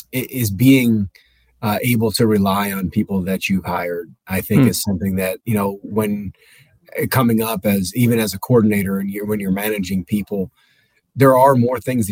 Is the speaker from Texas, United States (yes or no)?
no; New Jersey, United States; I grew up in Jersey, so I did grow up with an affinity to the Jersey Shore as well.